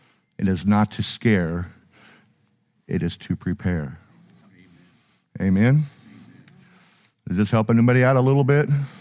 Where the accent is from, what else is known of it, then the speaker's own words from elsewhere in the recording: California, United States; But we're both from California. We're both from the beach.